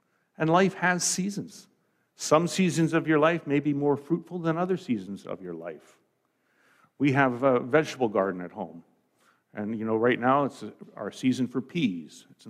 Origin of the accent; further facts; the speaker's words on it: Lloydminster, Saskatchewan, Canada; When I grew up in Lloydminster on the Saskatchewan side of the border, and there was a place called Weaver Slough.